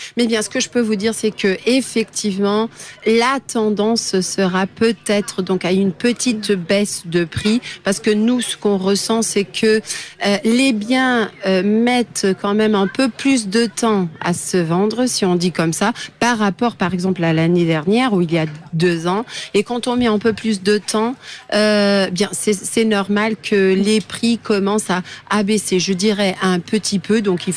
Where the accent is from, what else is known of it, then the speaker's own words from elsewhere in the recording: Coimbra, Centro, Portugal; now in Algarve, Portugal; ça fait 15 ans que j'habite en Algarve, mais effectivement, d'origine, je suis de Coimbra. Donc, c'est aussi une ville qui me parle beaucoup, beaucoup.